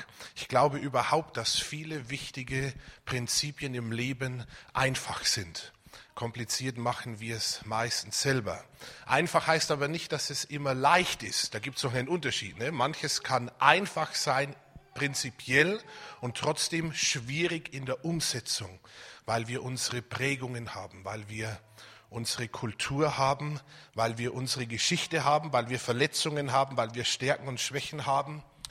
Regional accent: Bavaria, Germany; Ich bin aus dem Bayerischen Wald gekommen.

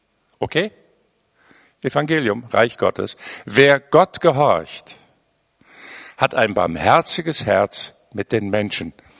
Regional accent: Poland; Dann dachte ich, Junge, du bist hier in kommunistischen Polen aufgewachsen.

